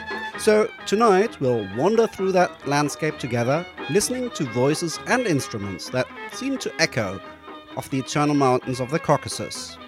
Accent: Berlin, Germany; English is a second language; from Berlin, but now let's go to Georgia.

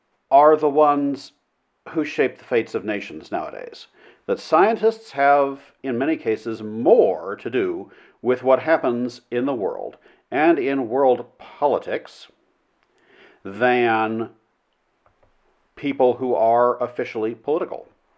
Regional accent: United States; the United States, my home country, has recently done some things

